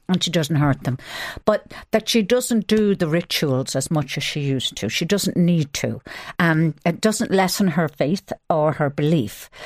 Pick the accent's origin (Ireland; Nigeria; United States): Ireland; because we're all Irish Catholics.